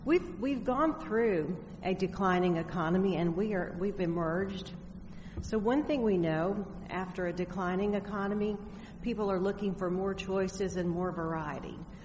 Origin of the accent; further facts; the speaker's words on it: Dalton, Georgia, United States; I'm from Dalton, Georgia, and I am an interior designer.